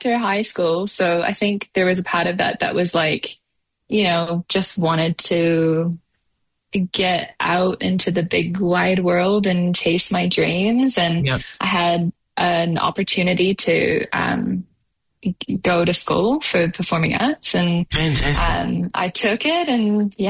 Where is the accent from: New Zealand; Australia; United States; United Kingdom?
New Zealand; now in Canada; I grew up in New Zealand. Mom and Dad still live there. The whole family still live in New Zealand. So, yeah, it's just me over here.